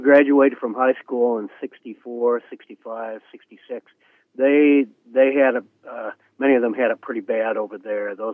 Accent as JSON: {"language": "English", "town": "Ellensburg", "region": "Washington", "country": "United States", "tie": "born or raised there", "said": "Growing up in Ellensburg, a lot of our context was World War II"}